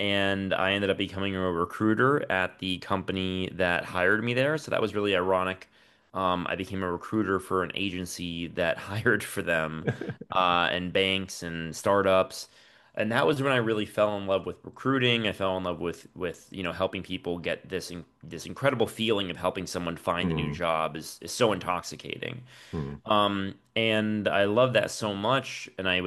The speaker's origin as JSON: {"language": "English", "region": "Florida", "country": "United States", "tie": "born or raised there", "said": "And I grew up in South Florida. I currently live in Miami. I just moved back after 17 years gone after high school."}